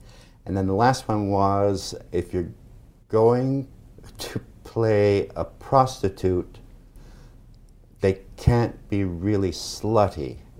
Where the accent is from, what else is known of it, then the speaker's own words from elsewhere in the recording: United Kingdom; It was tough because we came from Britain where there was no censorship, so mm-hmm. everything was basically free.